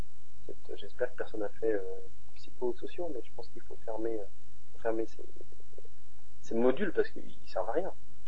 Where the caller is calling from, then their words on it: Paris, Île-de-France, France; Je suis parisien.